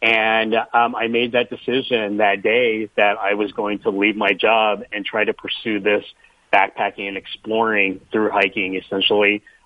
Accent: Kansas, United States; You know, as a young person growing up in Kansas, it was really, I was a prolific reader of books just because I had quite a spirit of exploration.

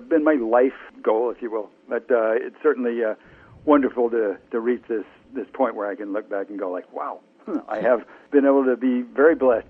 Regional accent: Alaska, United States; my my hometown mountain in right in Alaska, Denali

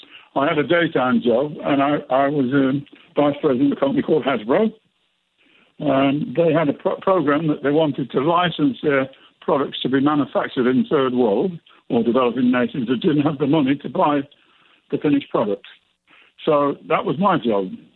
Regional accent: England, United Kingdom; I was born in World War II underneath fire shooting down Messerschmitts, and I made my first flight in 1953 in the Tiger Moth

